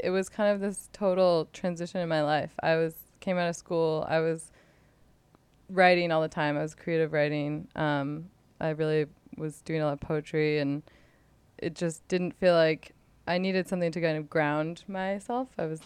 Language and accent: English; New Hampshire, United States; now in Columbia County, United States; Well, this guy, I'm from New Hampshire.